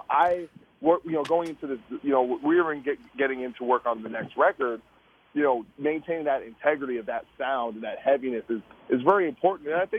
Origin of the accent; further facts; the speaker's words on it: New Jersey, United States; So it was amazing to do it in New York because I'm from New Jersey.